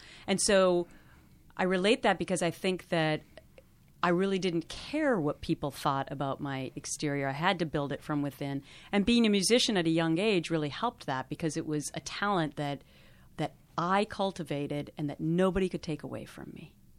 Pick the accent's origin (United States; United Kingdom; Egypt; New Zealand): United States; Minnesota; Second of all, I'm from Minnesota, not known as a pageant state.